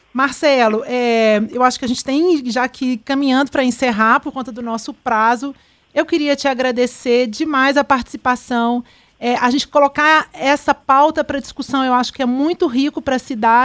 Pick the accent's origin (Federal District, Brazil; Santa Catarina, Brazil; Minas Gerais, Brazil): Minas Gerais, Brazil; Contagem; also born or lived in Belo Horizonte; Na verdade, eu nasci em Belo Horizonte, no bairro Cruzeiro, mas com um ano eu me mudei para Contagem, porque meu pai foi trabalhar na cidade industrial e a gente morava num bairro muito tranquilo, um bairro só de casas.